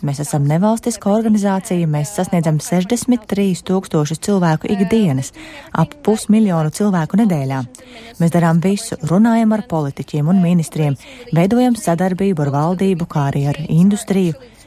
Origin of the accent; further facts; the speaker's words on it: Moscow, Russia; moved away as an adult; now in Denmark; Es esmu no Maskavas, šeit dzīvoju 23 gadus, tā kā tagad esmu dānieti.